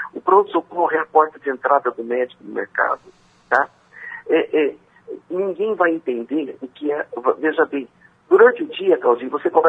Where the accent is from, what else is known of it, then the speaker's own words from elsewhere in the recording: Bauru, São Paulo, Brazil; nós todos somos brasileiros, bauruenses, nós todos somos irmãos, né?